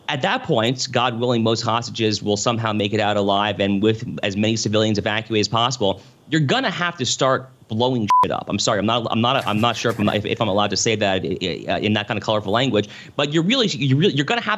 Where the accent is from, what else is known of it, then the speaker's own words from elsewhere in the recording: United States; it's not my government, obviously, I'm an American